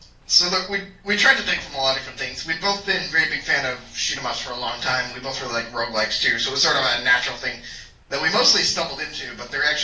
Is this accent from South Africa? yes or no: no; Canada; I'm Canadian